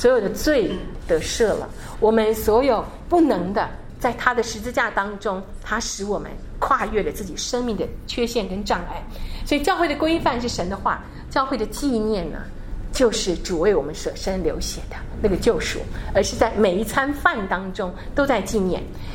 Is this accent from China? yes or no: no; Taiwan; 我们包含我们从我从台湾来的